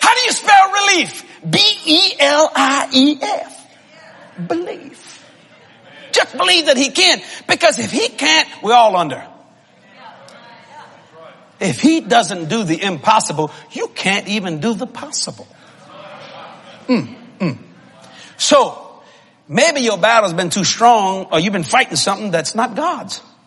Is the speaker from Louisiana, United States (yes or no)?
yes; Louisiana, United States; I'm from South Louisiana. We don't know what a hailstorm is. We don't get hailstorm down not in New Orleans.